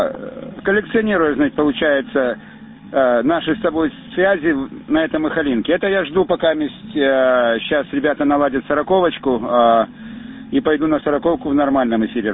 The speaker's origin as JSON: {"language": "Russian", "region": "Crimea", "country": "Ukraine", "said": "А так я сам из Крыма."}